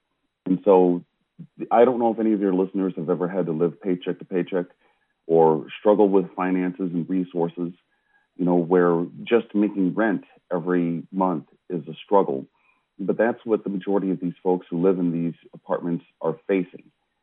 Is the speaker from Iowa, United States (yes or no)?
yes; Davenport, Iowa, United States; a very serious situation that is going on in my hometown of Davenport, Iowa.